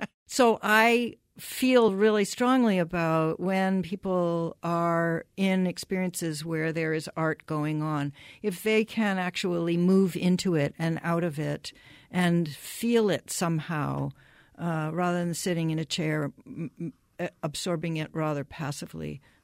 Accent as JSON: {"language": "English", "region": "Massachusetts", "country": "United States", "tie": "born or raised there", "said": "I grew up in Massachusetts, and my best friend persuaded me to take a ballet class. It was at the Wayside Inn in Sudbury, Massachusetts"}